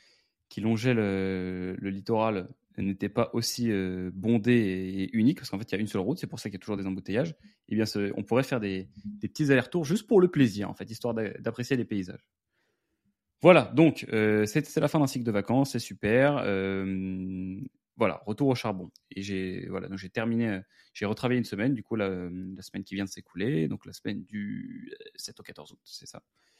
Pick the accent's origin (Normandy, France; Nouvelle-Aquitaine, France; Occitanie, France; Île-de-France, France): Île-de-France, France; Versailles; Parce que moi, vous savez que j'ai grandi à Versailles.